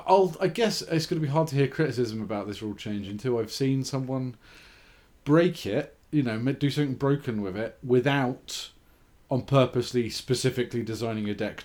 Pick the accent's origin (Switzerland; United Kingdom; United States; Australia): United Kingdom; England; Being English, I have no idea what size 44 ounces is.